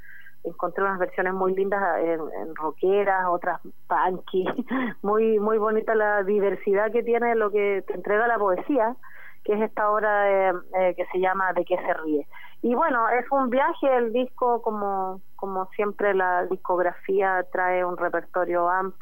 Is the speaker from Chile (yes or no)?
yes; Concepción, Biobío, Chile; now in Santiago, Chile; como yo soy penquista, soy de allá, de mi tierra, del Biobío